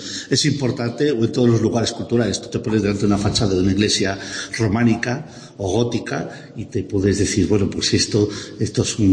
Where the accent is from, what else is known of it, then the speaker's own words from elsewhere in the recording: Astorga, Castile and León, Spain; Sí, soy de Astúrica Augusta.